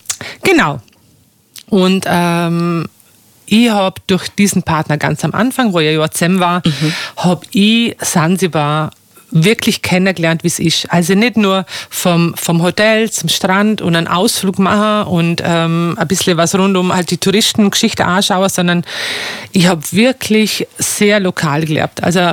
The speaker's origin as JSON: {"language": "German", "country": "Austria", "said": "ich als Österreicher"}